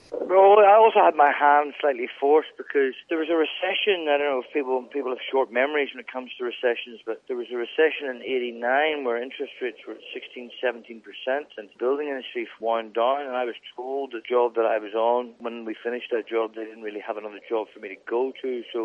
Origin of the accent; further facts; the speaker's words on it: Northern Ireland, United Kingdom; in Northern Ireland, so you don't really feel part of any country, really.